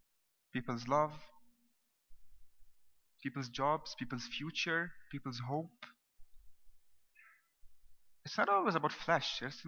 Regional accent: Syria; I remember growing up in Syria, my grandfather used to tell me who is your friend and I will tell you who you are

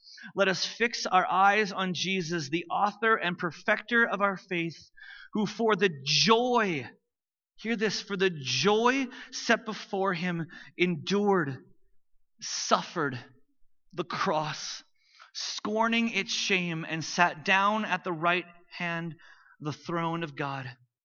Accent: Vancouver, British Columbia, Canada; This tragic loss of life sent shockwaves throughout the small suburban Vancouver community that I grew up in.

